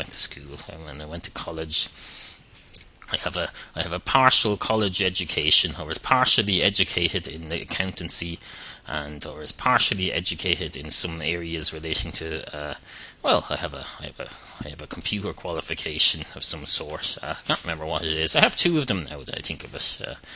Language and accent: English; Ireland; my responsibility as an Irish citizen